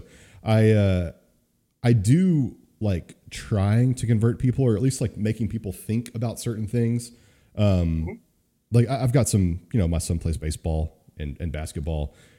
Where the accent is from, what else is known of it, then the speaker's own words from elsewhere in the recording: Texas, United States; I'm a, you know, born and raised in Texas, very red family, you know, so always been kind of like that conservative neocon